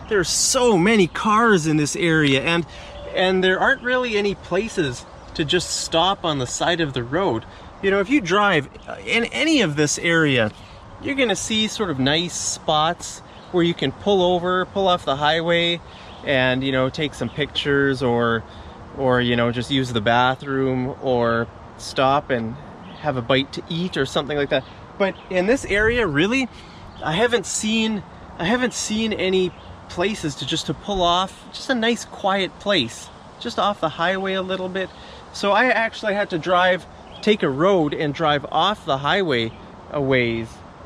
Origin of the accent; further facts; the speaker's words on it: Calgary, Alberta, Canada; Like in Alberta, where I'm from, right? I'm from Calgary, but that's not the capital.